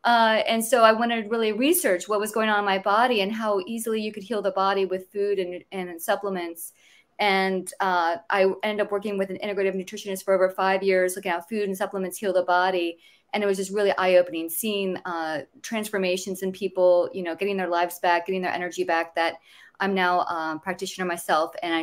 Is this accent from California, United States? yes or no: no; Florida, United States; Well, I grew up in Southwest Florida, so lots of nature.